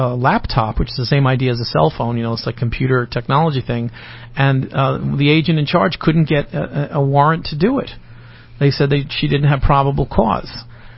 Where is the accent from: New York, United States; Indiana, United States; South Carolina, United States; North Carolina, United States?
New York, United States; I am from New York, and I still even have my license to practice there.